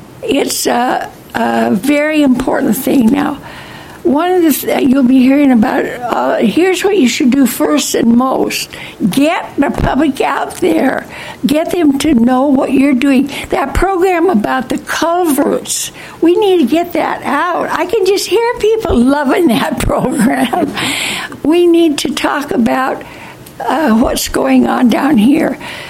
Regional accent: Washington, United States; I'm from Pierce County, and I'm here to tell you we approve of your policy as you have it here.

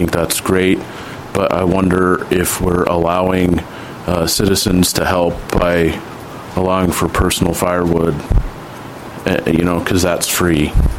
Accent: Pasco, Washington, United States; I'm from Pasco, Washington.

